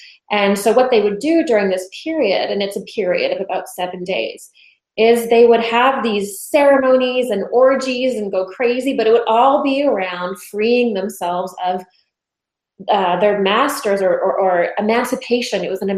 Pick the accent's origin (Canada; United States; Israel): Canada; I'm a Canadian, so I'm not so familiar with American history